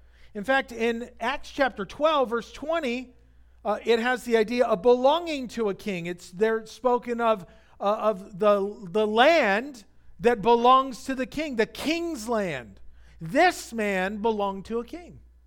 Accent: California, United States; I grew up here in Orange County.

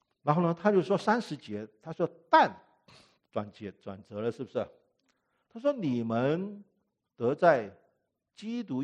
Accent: Hong Kong; now in United States; 然后呢，我在香港长大啊

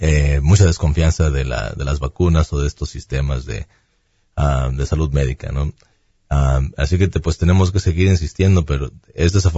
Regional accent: Mexico; Siendo latino, siendo mexicano, no uno sabe ahí cómo ahí verbiar para seguir.

